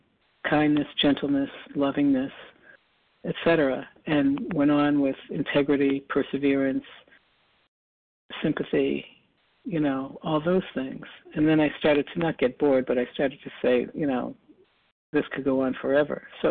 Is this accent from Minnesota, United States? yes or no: no; Massachusetts, United States; Like, I'm from Massachusetts. It wasn't so hot down, you know, up here as it is down there.